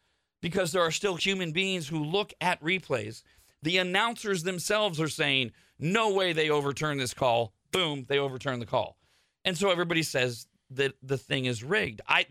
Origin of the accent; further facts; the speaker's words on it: United States; because I'm an American.